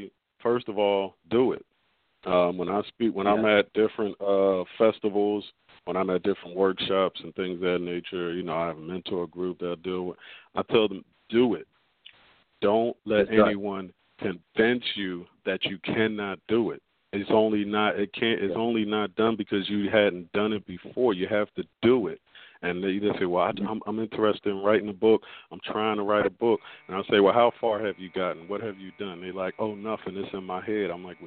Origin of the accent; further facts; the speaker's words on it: Philadelphia, Pennsylvania, United States; I'm an author from South Philadelphia.